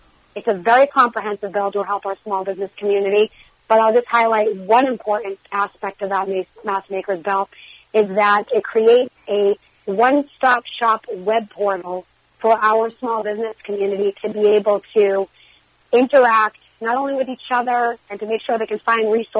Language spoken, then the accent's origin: English; Massachusetts, United States; And I'm just so thankful to have been born and raised in the Merrimack Valley and to be able to serve this amazing community.